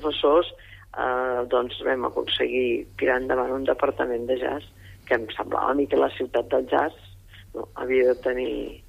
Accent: Barcelona, Catalonia, Spain; jo soc de Barcelona

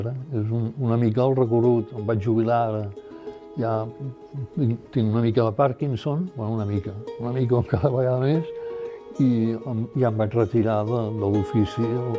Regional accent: Sabadell, Catalonia, Spain; born there; nascut a Sabadell l'any 1946 i vaig néixer al carrer de l'Assi, que en aquella època franquista se'n deia el General Sanjurjo, amb una família que fabriquejaven.

